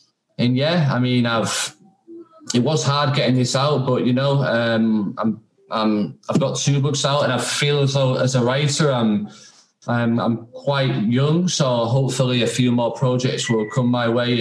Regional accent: Yorkshire and the Humber, United Kingdom; I mean, I'm from Yorkshire

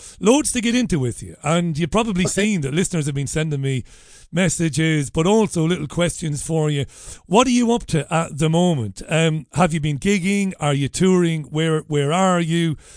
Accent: Ballybeg, County Waterford, Ireland; born and bred in Ballybeg in Waterford, and proud of it, goddammit

